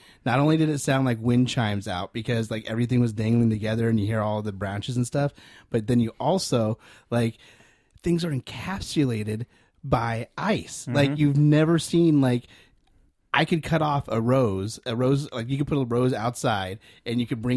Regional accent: California, United States; Like, I'm a Californian, so I had no idea what was up with freezing rain.

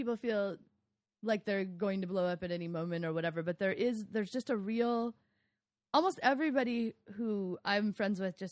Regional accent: United States; I realize how much, as an American, I feel like I'm entitled to.

